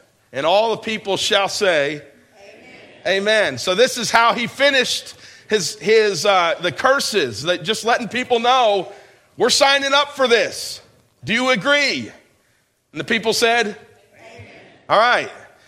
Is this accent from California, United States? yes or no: no; New York, United States; this is where I grew up in New York.